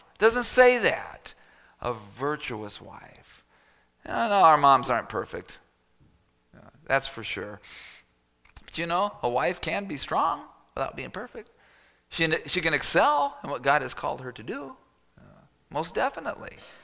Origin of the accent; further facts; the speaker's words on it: Phoenix, Arizona, United States; Okay, the snow never got to me, growing up in Phoenix, Arizona.